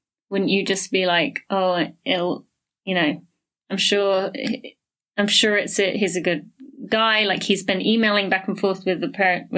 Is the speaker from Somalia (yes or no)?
no; England, United Kingdom; growing up in England